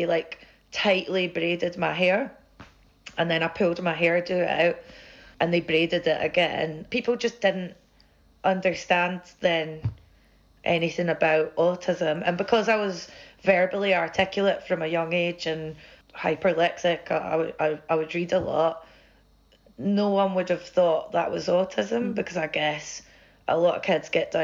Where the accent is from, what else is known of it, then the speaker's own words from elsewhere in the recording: Scotland, United Kingdom; where I grew up in Scotland, the central belt where I'm from, I think it was a lot of people moved over from Donegal and Northern Ireland